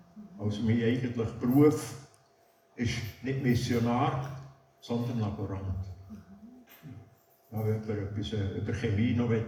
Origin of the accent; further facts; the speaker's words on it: Neuenegg, Bern, Switzerland; ich bin in Neueneck aufgewachsen. Und in Neueneck gibt es eine Fabrik. Und in dieser Fabrik machen sie Ofenmaltine.